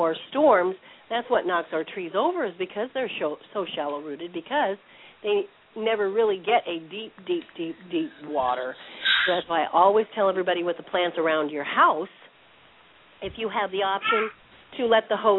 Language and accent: English; Nevada, United States; I'm from Nevada